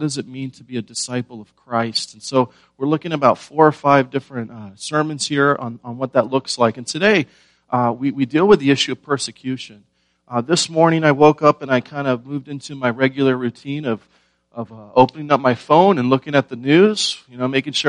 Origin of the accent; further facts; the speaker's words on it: United States; Because I'm an American, right?